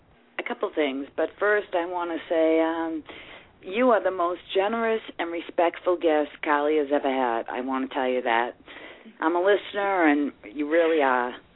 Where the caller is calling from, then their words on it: Revere, Massachusetts, United States; I'm calling from Revere, Massachusetts.